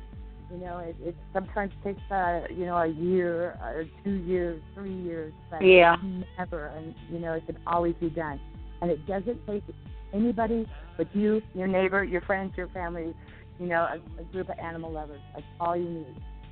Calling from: Oregon, United States; I'm from Oregon.

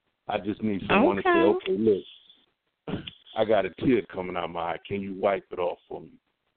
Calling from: Mississippi, United States; I'm calling from Mississippi.

